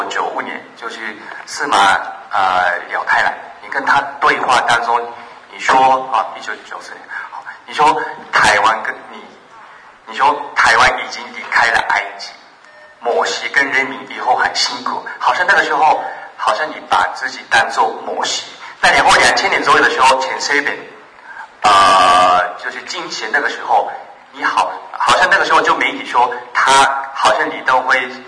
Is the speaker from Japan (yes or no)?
yes; Japan; Chinese is a second language; 我是台湾研究所的助理教授，我是日本人。